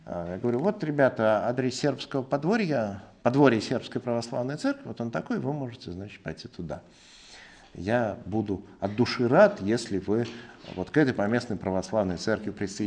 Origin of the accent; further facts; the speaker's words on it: Russia; Ну вот, знаете, я вот родился, живу в России.